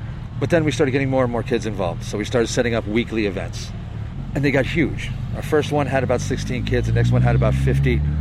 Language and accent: English; Baltimore, Maryland, United States; moved away as an adult; now in Wexford, Ireland; Baltimore, Maryland.